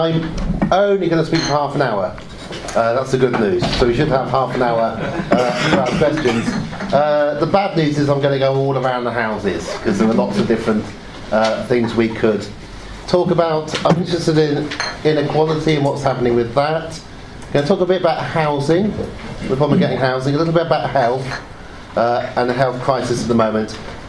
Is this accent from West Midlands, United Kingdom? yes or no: no; Oxford, South East England, United Kingdom; I grew up in Oxford, little southern town. I came back to Oxford 5 years ago